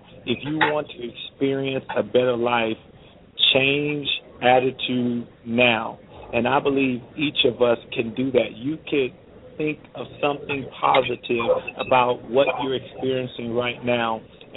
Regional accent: Compton, California, United States; Well, as you said, we grew up in Compton, California, and if anyone is familiar with Compton, California, at the time I grew up there, Compton, California was dubbed and noted as the worst city in America.

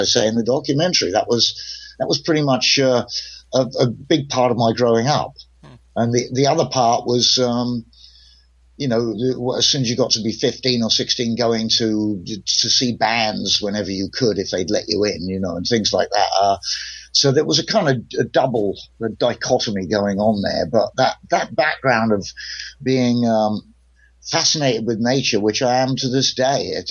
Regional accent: Camberley, South East England, United Kingdom; born or raised there; also born or lived in London

